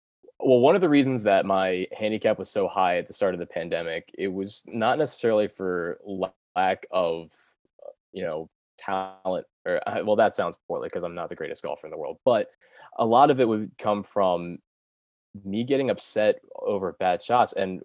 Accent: Delaware, United States; But you know, I'm from Delaware originally.

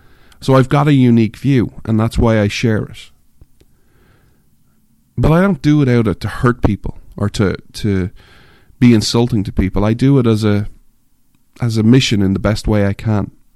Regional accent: Ireland; Because I'm an Irishman, I grew up in Ireland, I'm an outsider.

